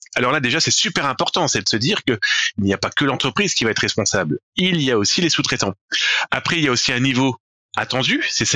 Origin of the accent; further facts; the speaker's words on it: France; parce qu'on prend par exemple chez nous en France